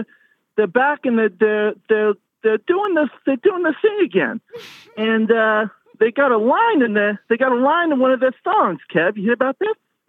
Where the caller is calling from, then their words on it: Cleveland, Ohio, United States; I'm calling from Cleveland.